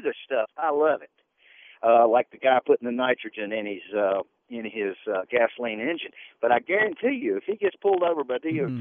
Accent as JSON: {"language": "English", "town": "Blacksburg", "region": "Virginia", "country": "United States", "said": "I'm actually from Blacksburg and heading back that way now."}